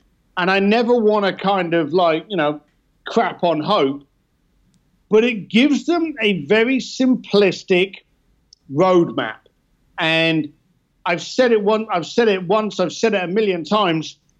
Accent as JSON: {"language": "English", "region": "London", "country": "United Kingdom", "said": "I'm a bricklayer from East London. I didn't come from money."}